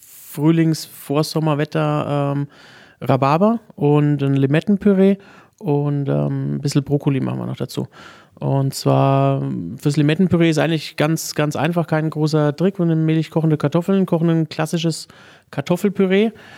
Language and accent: German; Würzburg, Bavaria, Germany; Genau, gebürtiger Würzburger.